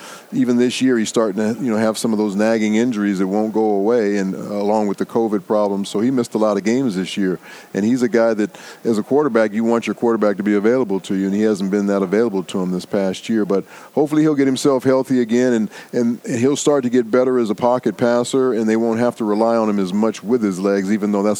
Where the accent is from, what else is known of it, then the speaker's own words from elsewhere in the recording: Los Angeles, California, United States; this is my hometown.